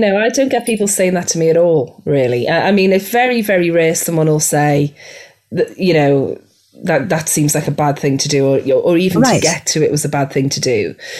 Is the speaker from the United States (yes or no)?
no; England, United Kingdom; I don't want to be rude and I'm English, right? And I can't be rude.